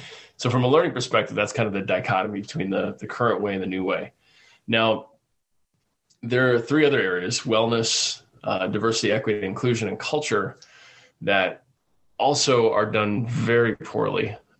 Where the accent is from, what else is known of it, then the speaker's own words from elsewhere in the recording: Midwest, United States; me growing up in the Midwest, like I remember corn festivals.